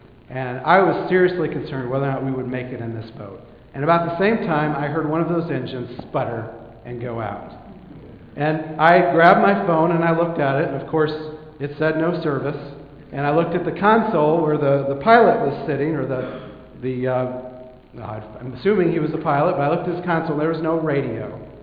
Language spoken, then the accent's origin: English; Michigan, United States; I come from Michigan. In my part of Michigan, you can literally count the days on one hand that are sunny between October 15 and Easter